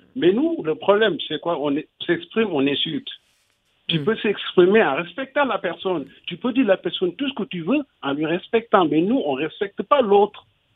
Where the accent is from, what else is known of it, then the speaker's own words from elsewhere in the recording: Senegal; Si on est sénégalais, je vais vous donner un exemple. Chez nous, il n'y a pas de démocratie.